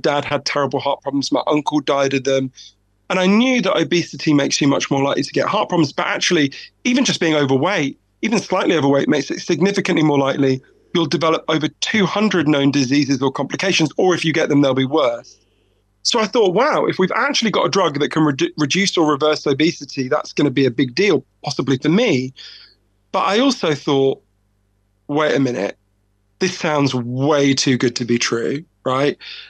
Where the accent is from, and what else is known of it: United Kingdom